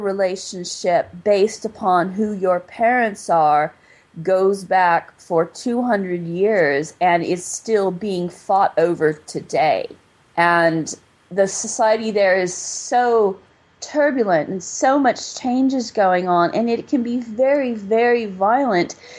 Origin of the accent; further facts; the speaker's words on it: United States; And for me, especially since I'm an American, this whole concept of, you know, the class system